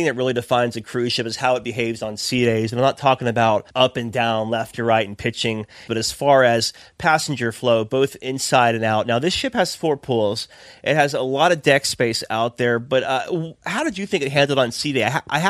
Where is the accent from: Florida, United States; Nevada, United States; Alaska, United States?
Florida, United States; And, like, I was like, I'm from Florida.